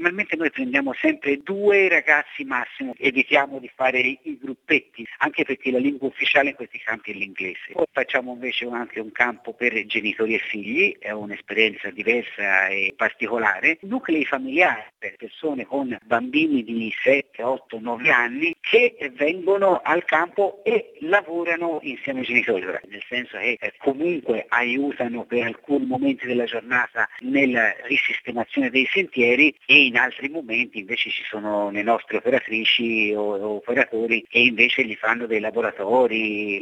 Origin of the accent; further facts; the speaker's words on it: Prato, Tuscany, Italy; Io sono di Prato, pertanto come zona pretese ne facciamo tre.